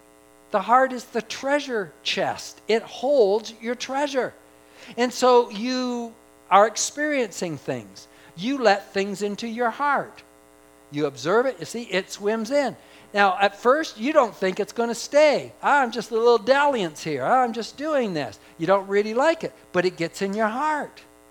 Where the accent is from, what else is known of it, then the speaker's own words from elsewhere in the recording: Hamilton, Ontario, Canada; When I grew up in Hamilton, I was a Ticat fan.